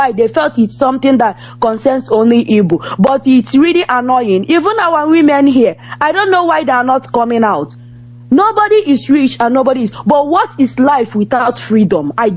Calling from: Israel; I'm calling from Israel.

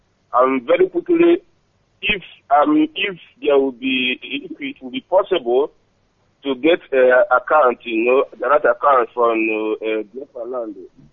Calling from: Hamburg, Germany; I'm calling from Hamburg in Germany.

